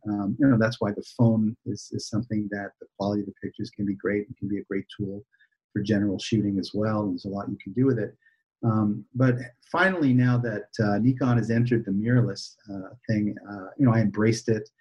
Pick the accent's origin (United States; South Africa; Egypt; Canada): Canada; I'm Canadian. I can't take that out of me.